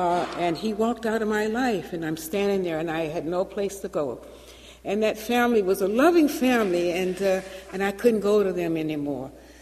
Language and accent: English; Atlanta, Georgia, United States; Now, growing up in Atlanta, you know, death was one of the things that was most fearful. Now, I grew up in the Baptist church